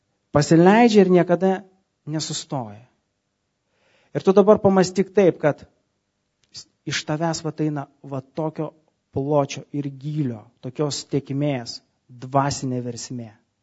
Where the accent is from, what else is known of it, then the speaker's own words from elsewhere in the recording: Kaunas, Kaunas County, Lithuania; Žinot, mes kauniečiai esam užaugę prie dviejų upių. Nemonas ir Neris. Taip? Didžiausios Lietuvos upės.